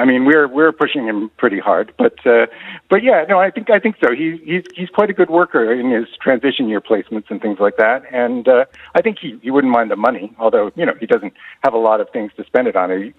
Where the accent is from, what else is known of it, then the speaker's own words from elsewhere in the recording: Canada; now in Ireland; I'm Canadian originally. I'm Irish through my grandfather's, but I've been here a long time.